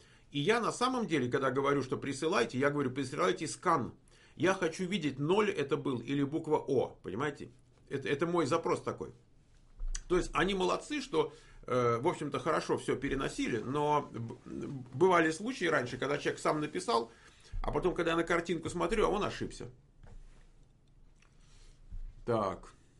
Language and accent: Russian; Belarus; Я из Белоруссии, тут есть идентификационный номер и номер паспорта.